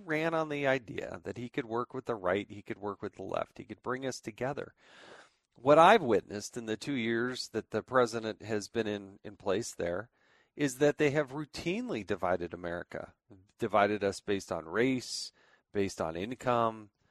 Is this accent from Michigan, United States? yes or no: no; California, United States; I kind of grew up in, I was born in California, lived on the West Coast